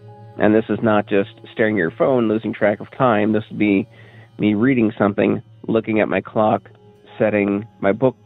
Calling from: Cookeville, Tennessee, United States

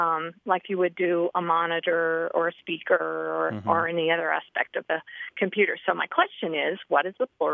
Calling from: St. Simons Island, Georgia, United States; St. Simons Island, Georgia.

